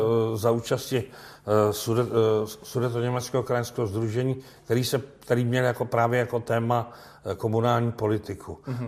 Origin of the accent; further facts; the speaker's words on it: Cheb, Karlovy Vary Region, Czechia; also born or lived in Plzeň; Několika slovy, že jsem vyrůstal v Chebu.